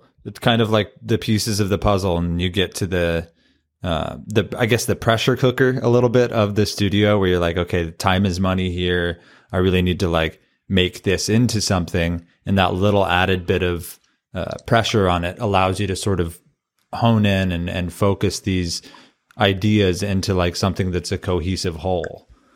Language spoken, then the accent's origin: English; St. Louis, Missouri, United States; I'm from St. Louis, represent.